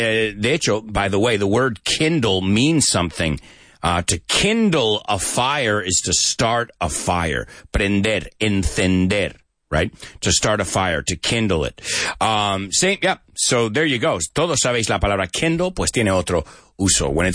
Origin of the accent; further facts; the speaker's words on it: United States; Why do I say awesome? I'm American. That's what we say.